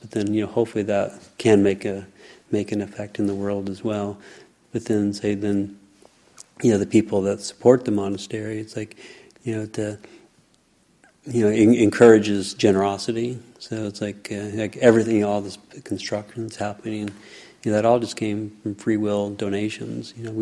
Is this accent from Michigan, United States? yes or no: no; Indiana, United States; I grew up in Indiana, so I just couldn't tomorrow to say, okay, I'm moving back to Indiana and I'm going to start a monastery.